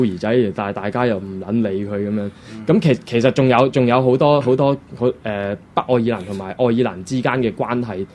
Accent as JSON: {"language": "Cantonese", "country": "Hong Kong", "said": "咁對於我哋香港人嘅影響係乜啦？"}